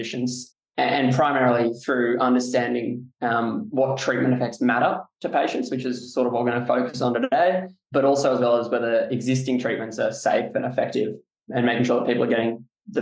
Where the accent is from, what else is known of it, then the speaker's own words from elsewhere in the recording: Sydney, New South Wales, Australia; but I am from Sydney, so that might give it away a little bit.